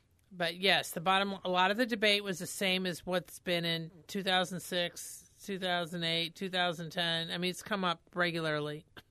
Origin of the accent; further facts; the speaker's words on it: Indiana, United States; I'm from Indiana, and I've looked into that.